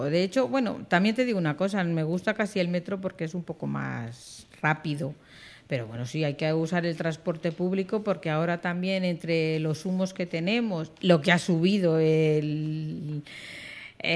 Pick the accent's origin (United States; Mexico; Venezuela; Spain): Spain; Castile; porque en Castilla somos muy castellanos